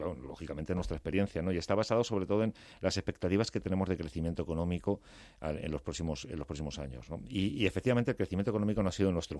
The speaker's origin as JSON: {"language": "Spanish", "town": "Madrid", "region": "Community of Madrid", "country": "Spain", "tie": "born there", "said": "Nací en Carabanchel."}